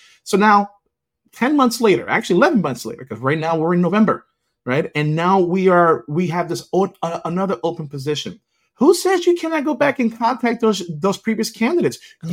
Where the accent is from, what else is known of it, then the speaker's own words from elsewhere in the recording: Puerto Rico; now in Florida, United States; I'm from Puerto Rico.